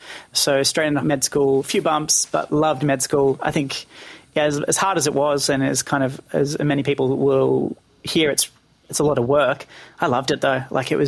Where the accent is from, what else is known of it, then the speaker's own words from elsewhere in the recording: Penrith, New South Wales, Australia; born and raised in Penrith, and so my mob are Darug from Western Sydney and the Blue Mountains region. It's what comes from my father's side, and I'm very, very proud of my Darug culture and heritage